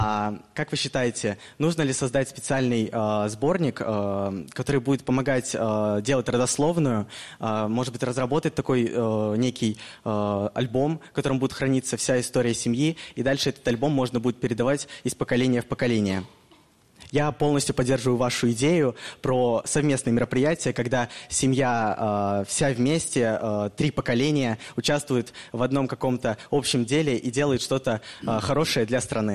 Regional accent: Saint Petersburg, Russia; Я как раз-таки ваш земляк, я из Санкт-Петербурга, мне 17 лет, я перешел в 11 класс уже сейчас, 1 сентября, и учусь в школе номер 94.

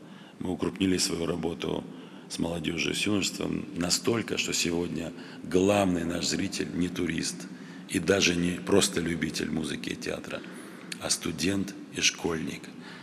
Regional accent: Vladikavkaz, North Ossetia–Alania, Russia; Я был недавно у себя на родине, в Владикавказе, и увидел, как моя республика

